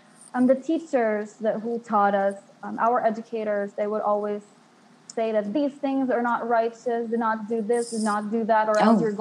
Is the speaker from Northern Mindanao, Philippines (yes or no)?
yes; Cagayan de Oro, Northern Mindanao, Philippines; English is a second language; I grew up in Cagayan de Oro. That is in I grew up there. We live in a place called Kauswagan, and it is somewhere in between two beaches